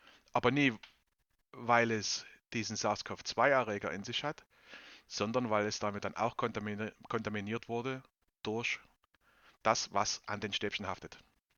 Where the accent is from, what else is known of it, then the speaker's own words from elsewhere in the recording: Dresden, Saxony, Germany; Ich komme aus Dresden und arbeite in einem Pflegeheim.